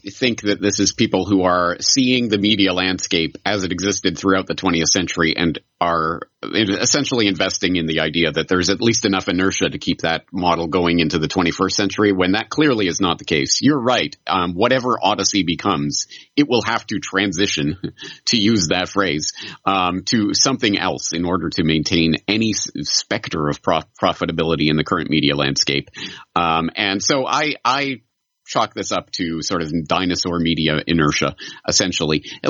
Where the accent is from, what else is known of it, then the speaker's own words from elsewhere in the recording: Canada; now in Japan; I'm a Canadian in Japan